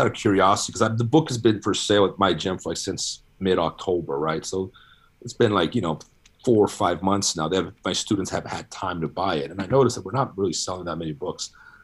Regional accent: Brazil; English is a second language; moved away as an adult; Well, I'm half Brazilian. My mom's Brazilian. I was raised in Brazil. I went to school there, elementary, high school, and college, all in Brazil. I was never educated in English language. I learned how to read and write when I moved here as an adult.

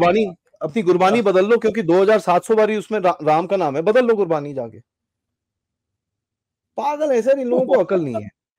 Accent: Punjab, India; Punjab is a critical state, मैं खुद पंजाबी हूँ

